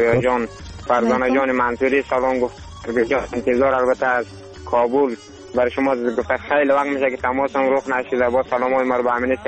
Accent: Afghanistan; همه ما شما افغانیم و چی پشتو باشیم چی ازبک باشیم چی تاجیک باشیم

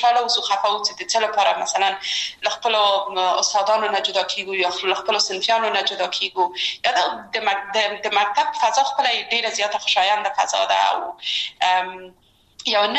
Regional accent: Kabul, Afghanistan; یو خو موږ د مکرانو په ساحه کې لوی سوي وو هلته زموږ بلدتیا ډېره زیاته وه

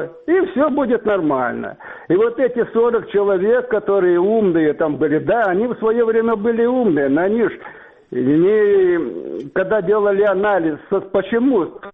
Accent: Crimea, Ukraine; Да я из Крыма.

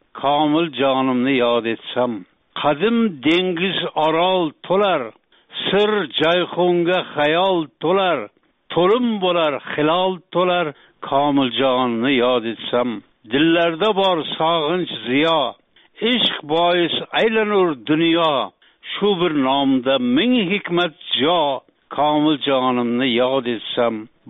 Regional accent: Khorezm Region, Uzbekistan; bizni qishlog'imiz Gurlar rayoni bog'lamida bo'lsa

